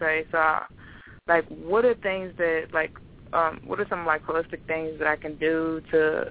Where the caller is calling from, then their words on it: Danville, Virginia, United States; I'm calling from Danville, Virginia.